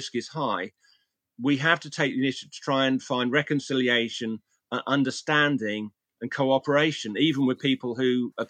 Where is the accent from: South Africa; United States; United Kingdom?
United Kingdom; England; You know, I'm involved in a project in my hometown in England around food security.